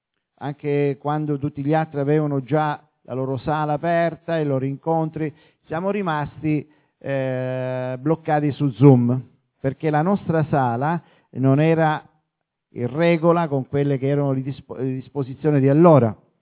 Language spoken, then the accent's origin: Italian; Sicily, Italy; moved away as an adult; Noi siamo della Sicilia, dal 1986 però che sono in Toscana, sono venuto qui per motivi di lavoro, di servizio, ora sono in pensione